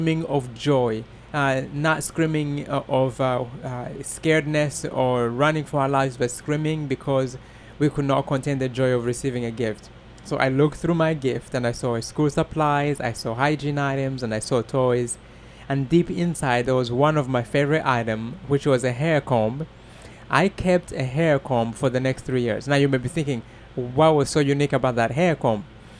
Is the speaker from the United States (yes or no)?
no; Rwanda; I was born and raised in Rwanda as a little kid.